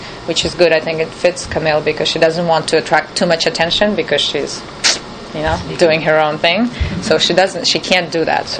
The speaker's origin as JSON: {"language": "English", "country": "Ukraine", "tie": "born or raised there", "also_born_or_lived": "Paris", "moved": "yes", "said": "I grew up in Ukraine, and then I went to Paris in 1996."}